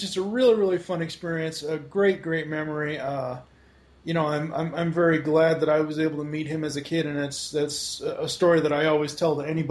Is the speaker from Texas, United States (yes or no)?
no; Massachusetts, United States; because I'm originally from Massachusetts, so...